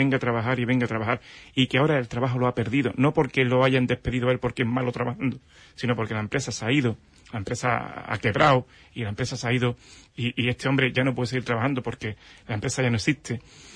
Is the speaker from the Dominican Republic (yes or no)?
no; Punta Umbría, Andalusia, Spain; yo vengo de donde usted ha nombrado antes, que yo soy concejal de Punta Umbría.